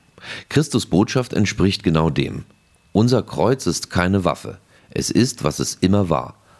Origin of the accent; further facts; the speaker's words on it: Berlin, Germany; Und das sage ich jetzt nicht unbedingt als Christ, das sage ich als Berliner.